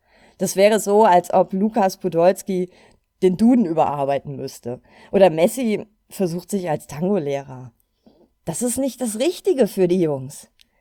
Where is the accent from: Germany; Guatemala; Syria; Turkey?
Germany; Cologne, North Rhine-Westphalia; ich komme aus Köln